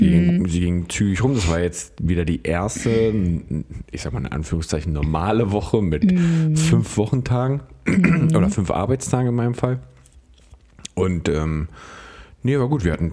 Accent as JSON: {"language": "German", "region": "Brandenburg", "country": "Germany", "said": "als Brandenburger würde ich sagen, das ist eine steife Brise."}